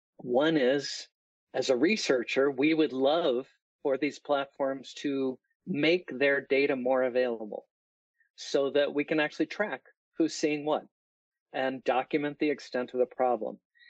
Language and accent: English; Massachusetts, United States; Again, in my home state, Massachusetts, we last raised the tax on alcohol in 1980